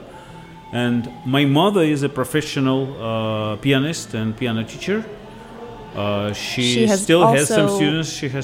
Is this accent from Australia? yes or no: no; Saint Petersburg, Russia; moved away as an adult; also born or lived in Munich; now in Washington, United States; I was born in St. Petersburg in Russia, and I lived there through a big portion of my life, much longer than I live here in D.C. And then I moved to Munich for 2.5 years. I lived in Munich, and now I live here.